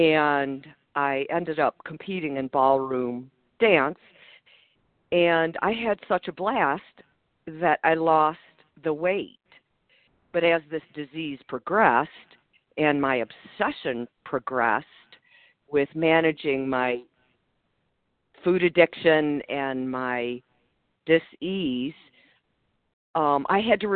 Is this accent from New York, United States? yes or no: no; Michigan, United States; now in California, United States; Good morning. I'm from Michigan.